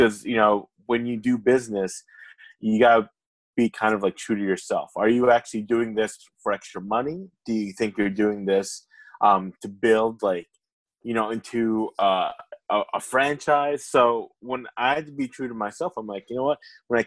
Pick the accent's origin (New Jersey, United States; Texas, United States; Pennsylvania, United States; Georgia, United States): New Jersey, United States; Belleville; where I grew up in Belleville in New Jersey, you know, most of my friends and family, I never could count how many on my hand, how many people were like business owners.